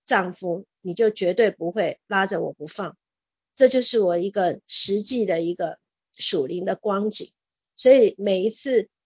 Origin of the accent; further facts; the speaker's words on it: Taiwan; 我觉得我是从台湾出来的